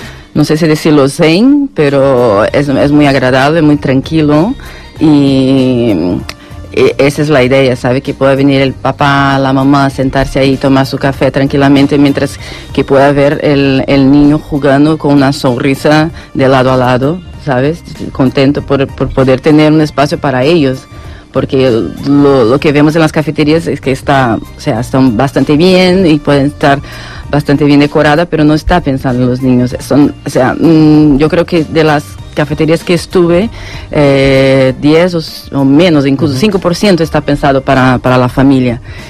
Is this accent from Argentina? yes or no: no; Brazil; now in Barcelona, Spain; soy brasileña, mitad española.